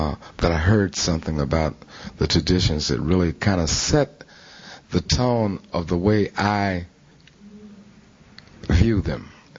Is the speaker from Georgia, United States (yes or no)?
no; Detroit, Michigan, United States; I'm from Detroit, Michigan.